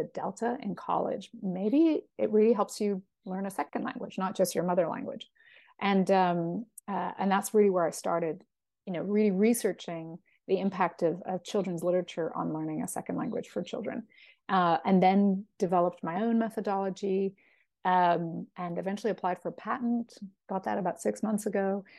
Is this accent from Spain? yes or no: yes; Spain; my background is that my family's from Venezuela. I was raised in Spain, so Spanish is very important to my side of the family.